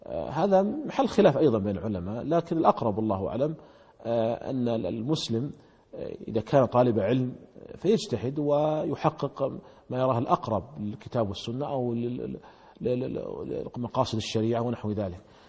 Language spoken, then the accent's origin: Arabic; Saudi Arabia; عندنا في المملكة العربية السعودية